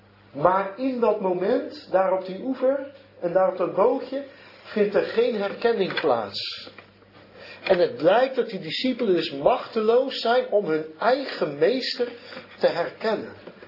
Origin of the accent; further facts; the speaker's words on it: Zeeland, Netherlands; Ik kom zelf uit Zeeland, dat je ook beroepsvissers.